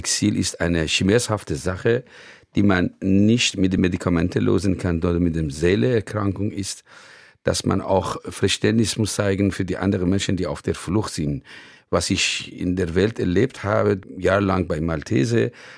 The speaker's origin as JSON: {"language": "German", "country": "Iran", "second_language": "German", "lives_now": "Germany", "said": "Leider im Iran gibt es nicht. Wir haben mit einem totalitären Regime zu tun. Deswegen kann ich nicht zurück, aber ich würde gerne, ich habe mich nicht entwurzelt"}